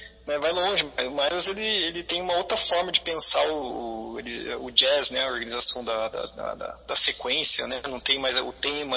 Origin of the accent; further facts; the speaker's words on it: São José dos Campos, São Paulo, Brazil; born there; also born or lived in Assis / Londrina; now in Ilhabela, Brazil; eu nasci em São José dos Campos.